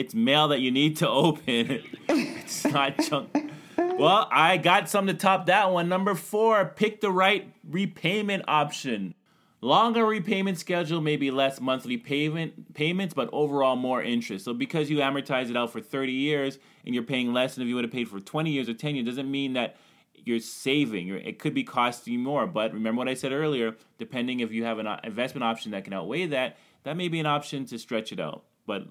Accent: Canada; I'm Canadian, and that sounds horrible.

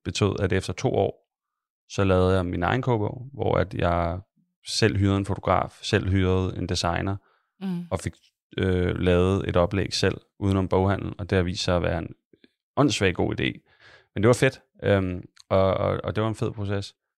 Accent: Copenhagen, Capital Region of Denmark, Denmark; Jeg kommer fra Sydhavnen, så er jeg sådan et stort kærligheds... forhold til den bydel.

